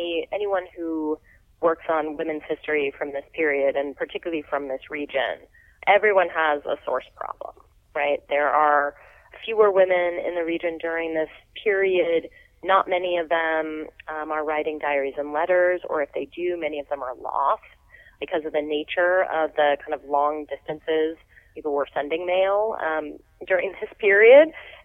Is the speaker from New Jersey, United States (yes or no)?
no; Colorado, United States; Well, so I grew up in Colorado.